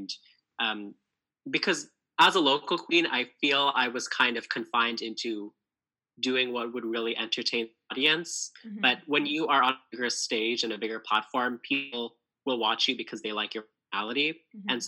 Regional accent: Kitchener, Ontario, Canada; So I grew up in Kitchener. I went to high school in Kitchener. And so going to the University of Waterloo really just made a lot of sense for me because I can live at home.

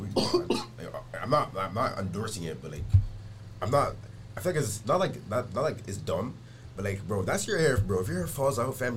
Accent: Canada; because I'm Canadian but like I'm Nigerian, ever since I was a little kid

